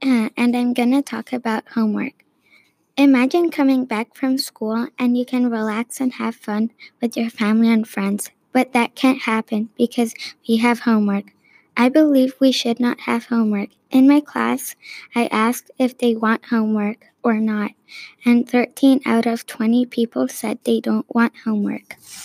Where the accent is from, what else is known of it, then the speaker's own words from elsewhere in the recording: Italy; For example, I'm from Italy, so my mom makes me do Italian homework